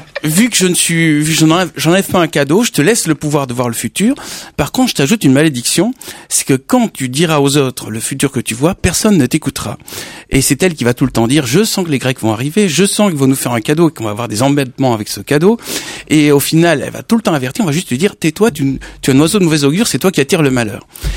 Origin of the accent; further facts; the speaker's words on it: Toulouse, Occitanie, France; je suis né à Toulouse, oui, place Saint-Étienne, près de la cathédrale. Et j'ai vécu toute ma jeunesse là-bas.